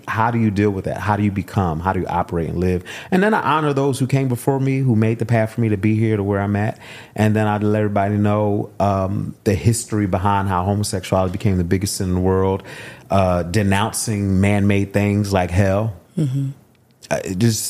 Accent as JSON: {"language": "English", "town": "Philadelphia", "region": "Pennsylvania", "country": "United States", "tie": "born or raised there", "said": "Growing up in Philly, in the hood, sweet, queer, feminine, you know, all the things, but then black in Philadelphia as well."}